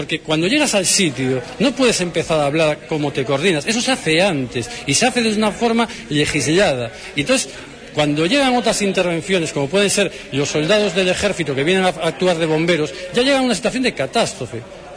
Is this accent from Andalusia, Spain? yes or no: no; Galicia, Spain; yo estoy aquí como bombero gallego